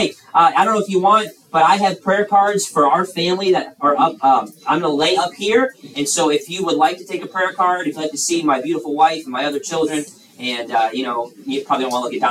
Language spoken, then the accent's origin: English; Illinois, United States; So I grew up in Illinois, and I enjoy watching baseball, and I'm a Chicago Cubs fan.